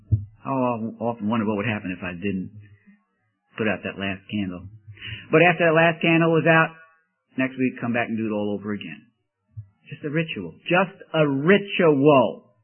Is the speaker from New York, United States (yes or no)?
yes; New York City, New York, United States; now in Myrtle Beach, United States; I grew up in Coney Island. That was the Myrtle Beach of 40 years ago.